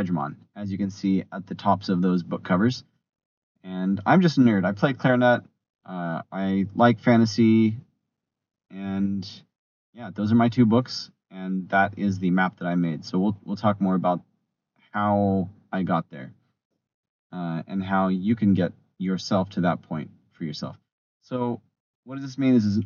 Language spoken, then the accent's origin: English; Texas, United States; I always grew up being aware of that holiday because I grew up in Texas, and that was just part of the scene down there.